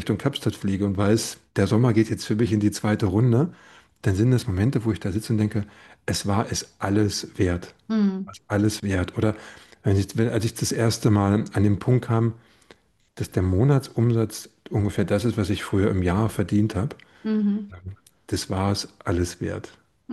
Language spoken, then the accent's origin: German; Germany; Ich bin ja noch so ein Kind der DDR